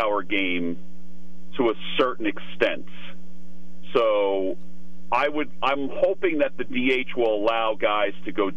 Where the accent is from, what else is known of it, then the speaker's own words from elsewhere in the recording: Jersey City, New Jersey, United States; born there; because I was born in Jersey City.